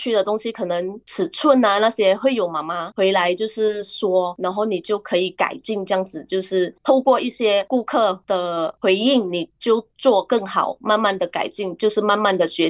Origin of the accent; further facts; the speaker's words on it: Peninsular Malaysia, Malaysia; now in East Malaysia, Malaysia; 因为我是从西马加过来这里东马